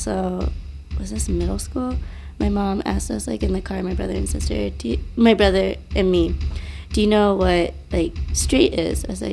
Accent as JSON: {"language": "English", "region": "New Jersey", "country": "United States", "tie": "born or raised there", "said": "I grew up in New Jersey where there's like a lot of Italian Americans."}